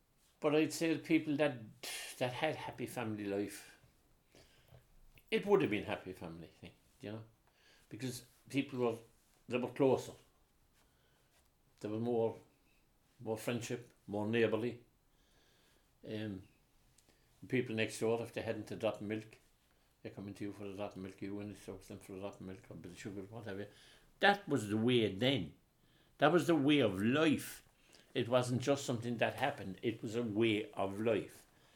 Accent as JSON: {"language": "English", "country": "Ireland", "tie": "born or raised there", "said": "First, I was born in Kilbrogan Street, and then we moved up to what's just called Kilbrogan. It's about 200 yards from where I was born."}